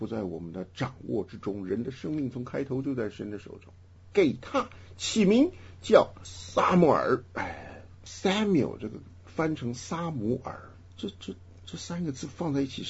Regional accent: Henan, China; accent: Henan; 咱们河南话要去放水，

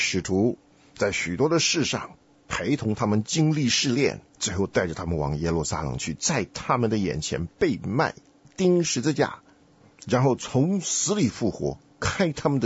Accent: China; 看见的事情对我们中国人来讲应当一点都不陌生，知识分子臭老九是最难对付的。

